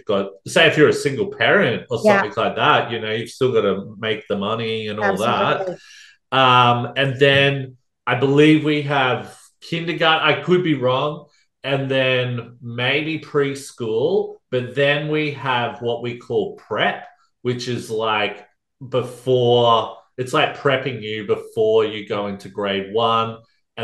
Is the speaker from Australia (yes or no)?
yes; Australia; accent: Australian; I'm from Australia, if you can't tell by my accent. pretty strong accent, I might say.